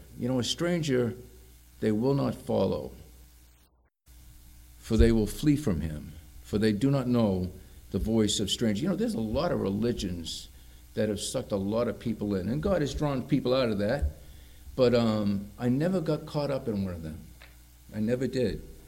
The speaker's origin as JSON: {"language": "English", "town": "Brockton", "region": "Massachusetts", "country": "United States", "tie": "born or raised there", "said": "I grew up in Brockton, as many of you know, City of Champions. It's known for boxing, but it's also known for something else."}